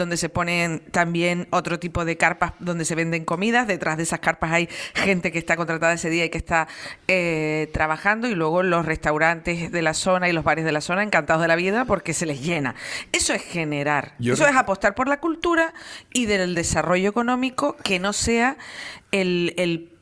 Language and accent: Spanish; Canary Islands, Spain; yo, para empezar, me siento canaria. Canaria, de un archipiélago con 7 islas hasta hace poco y ahora con 8.